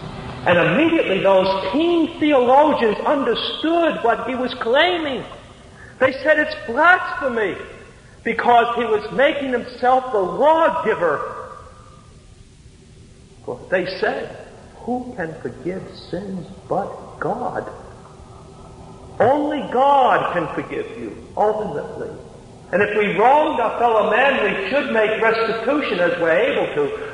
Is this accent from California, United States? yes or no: no; Jersey City, New Jersey, United States; I was raised in Jersey City, New Jersey, and there weren't many parks in it, and we used to play football on the sidewalks.